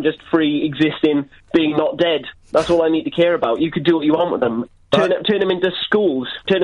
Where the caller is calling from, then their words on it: Coventry, West Midlands, United Kingdom; Coventry.